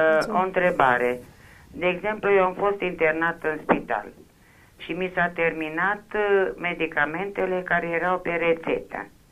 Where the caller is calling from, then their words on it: Sighișoara, Mureș County, Romania; sunt din Sighișoara.